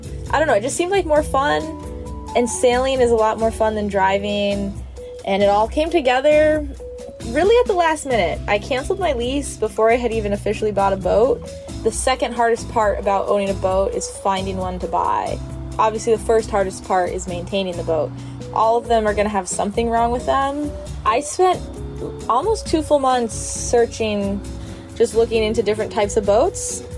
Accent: Idaho, United States; now in Detroit, United States; I'm a financial analyst at General Motors. Right now, I'm a sailor. I grew up in Idaho.

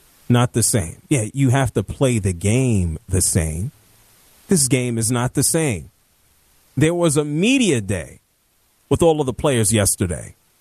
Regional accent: Bronx, New York, United States; now in Atlanta, United States; I'm in Atlanta, Georgia. I'm from the Bronx, New York. I'm a Yankee at heart.

